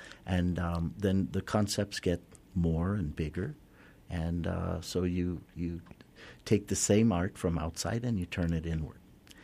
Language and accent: English; Australia; And I taught at his school when I came from Australia.